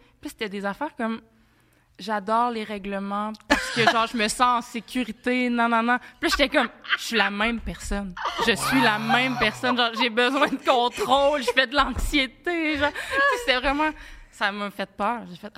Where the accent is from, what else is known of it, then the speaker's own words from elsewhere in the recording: Granby, Quebec, Canada; Puis je viens de Granby, en fait. Moi, j'ai habité à Granby.